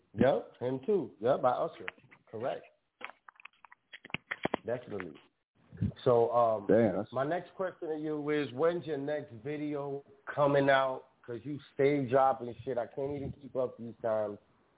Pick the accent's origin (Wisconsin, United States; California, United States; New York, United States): New York, United States; New York City; growing up in the Bronx, just like I have, we all been through trials and tribulations.